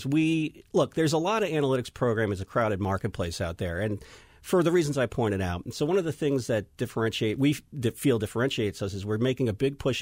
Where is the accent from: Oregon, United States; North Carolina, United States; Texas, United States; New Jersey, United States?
New Jersey, United States; Yeah, I grew up in New Jersey, and submarine sandwiches were grinders up here.